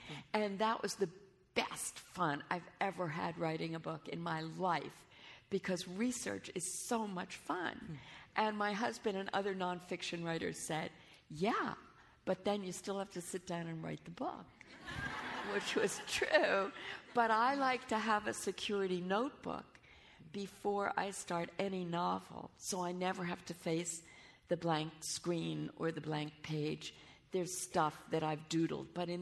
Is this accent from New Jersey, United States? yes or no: yes; Elizabeth, New Jersey, United States; three real events that happened in my hometown of Elizabeth, New Jersey, when I was in junior high school.